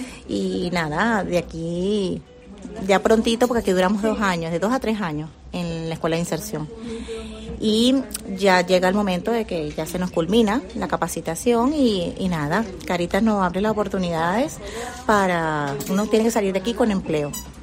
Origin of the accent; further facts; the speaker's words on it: Venezuela; moved away; Yo soy de Venezuela y tengo aquí ya 5 años, he logrado mi nacionalidad también gracias a mi trabajo y a mi esfuerzo.